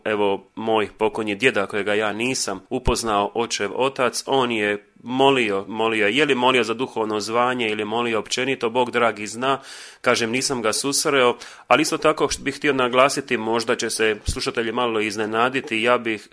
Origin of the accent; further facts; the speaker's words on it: Žeževica, Split-Dalmatia County, Croatia; rodom sam iz Žeževice, za vaše slušatelje koji ovdje žive na ovom području, možda malo bolje da približim, dakle, mjesto koje sada pripada općini Šestanovac, nekada je bila to općina Omiš